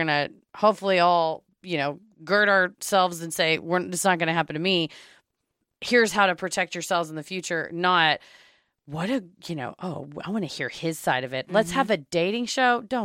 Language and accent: English; Norway; I started in my home country of Norway.